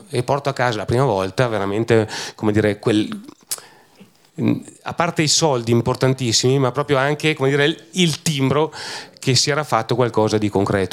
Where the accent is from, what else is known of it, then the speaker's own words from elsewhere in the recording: Vigo di Ton, Trentino-Alto Adige, Italy; io non posso dire che vengo da Vigo di Ton, non posso dire che vengo da Trento